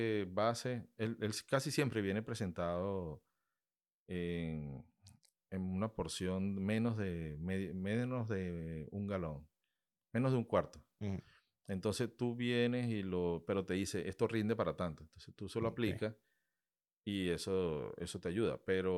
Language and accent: Spanish; Venezuela; moved away; Yo vengo de Venezuela y estoy acostumbrado a que en Venezuela me ahorraba la plata del anticongelante